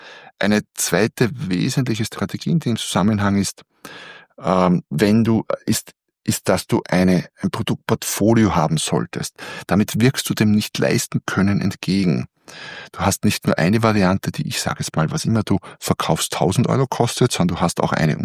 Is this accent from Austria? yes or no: yes; Austria; Wobei ich jetzt als Österreicher die Hartz-IV-Konditionen nicht so genau kenne